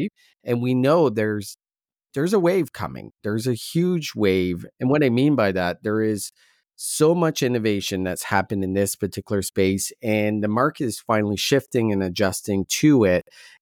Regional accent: Canada; we're Canadian.

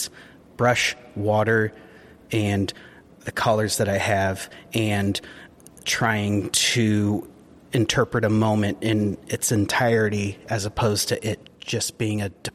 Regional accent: California, United States; Growing up in Sonoma County, I think I wasn't really too concerned about landscape or nature.

